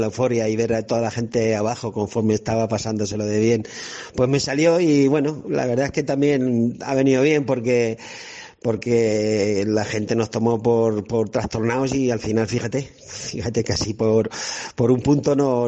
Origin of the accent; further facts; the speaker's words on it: Albacete, Castilla-La Mancha, Spain; y más aquí de Albacete, nacido y criado aquí en Albacete